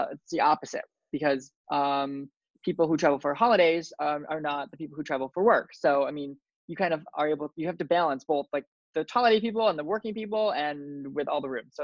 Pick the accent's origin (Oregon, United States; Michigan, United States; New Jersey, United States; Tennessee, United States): Michigan, United States; also born or lived in Miami; I'm originally from Michigan and the United States. Moved to Miami to work at an agency